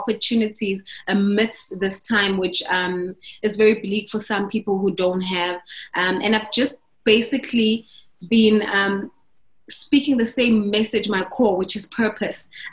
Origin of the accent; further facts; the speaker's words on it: Durban, KwaZulu-Natal, South Africa; I grew up in Durban, from a big family. I grew up with, there were 6 of us in the household.